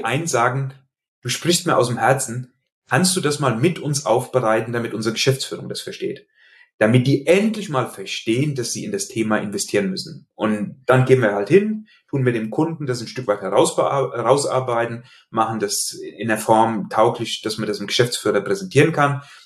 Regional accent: Hesse, Germany; accent: Hessian; An meinem Dialekt, den ich nicht schaffe, ganz zu verbergen, hast du sicherlich gemerkt, dass ich in Hessen beheimatet bin. Ich wohne in Limburg an der Lahn.

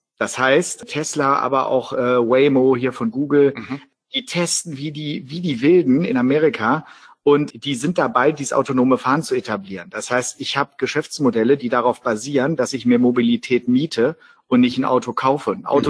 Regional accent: Lower Saxony, Germany; hier als Niedersachse oder aus dem Blick eines Niedersachsen

